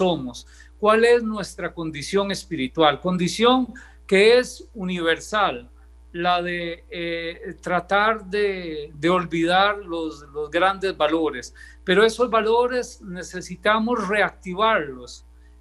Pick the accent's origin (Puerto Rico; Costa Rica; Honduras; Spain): Costa Rica; soluciones que formen parte de lo que somos nosotros como costarricenses.